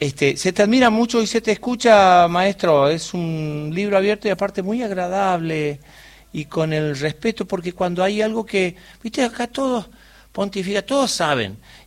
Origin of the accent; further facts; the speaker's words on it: Curuzú Cuatiá, Corrientes, Argentina; yo vengo de Corrientes, de Curuzú, Catia, y somos profundamente chamameceros